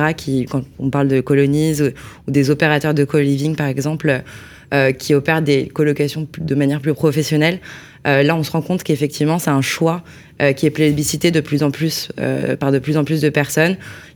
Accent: Paris, Île-de-France, France; Alors j'ai grandi à Paris

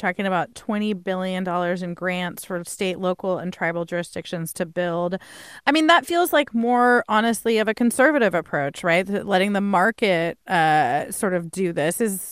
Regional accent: California, United States; It's interesting because as a Californian, we think of Nevada as cheaper real estate

